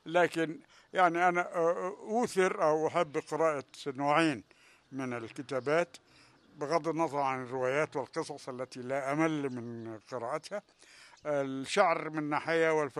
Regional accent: Egypt; أنا باعتباري مصري شديد الإيمان بمصريتي

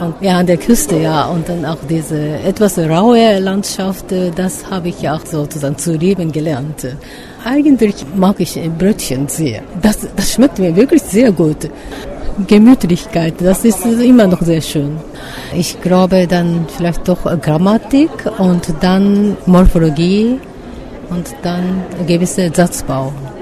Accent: Osaka, Japan; German is a second language; ich komme aus Japan, aus Osaka.

